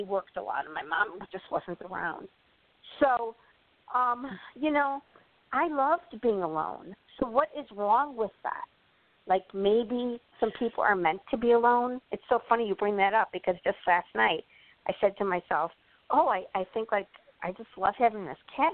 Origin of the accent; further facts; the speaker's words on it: Chicago, Illinois, United States; I grew up in Chicago, and it was safe. It was a good neighborhood